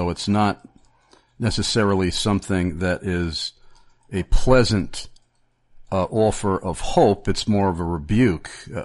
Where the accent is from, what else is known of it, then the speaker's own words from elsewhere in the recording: New York, United States; when he heard I was from New York